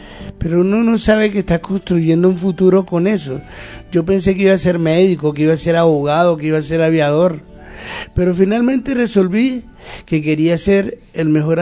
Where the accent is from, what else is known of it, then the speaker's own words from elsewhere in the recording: Ciénaga, Magdalena, Colombia; Costa Verde realmente existe. Es una orilla del mar de Ciénaga, en donde cuando yo era niño había un balneario.